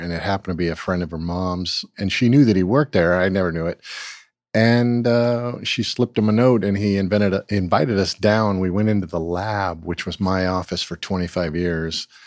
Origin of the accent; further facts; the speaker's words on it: California, United States; I'm from Southern California, so skateboarding and surfing was it.